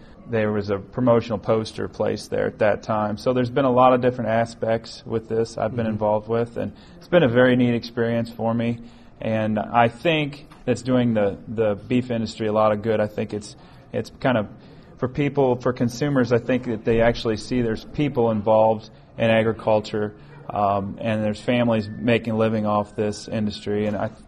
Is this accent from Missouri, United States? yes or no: yes; Marthasville, Missouri, United States; I'm from Marthasville, Missouri.